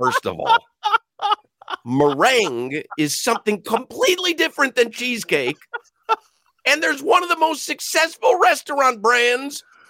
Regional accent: Chicago, Illinois, United States; growing up in Chicago, I still never went to Lambeau, and I've never been there.

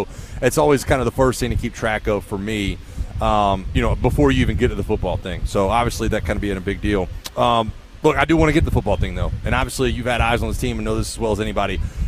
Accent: Florida, United States; And I grew up in Florida, which is very, very hot.

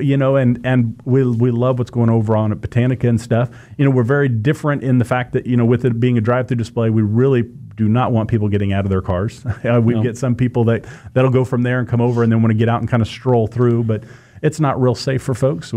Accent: Newton, Kansas, United States; I grew up in Newton.

